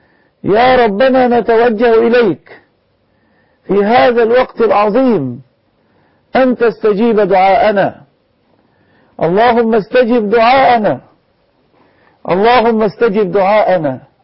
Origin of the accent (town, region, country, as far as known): Egypt